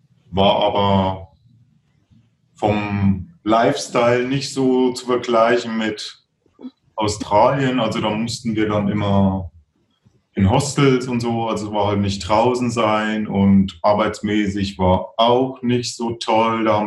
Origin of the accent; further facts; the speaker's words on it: Thuringia, Germany; now in Regensburg, Germany; die dann in Thüringen war, so, also wo ich herkomme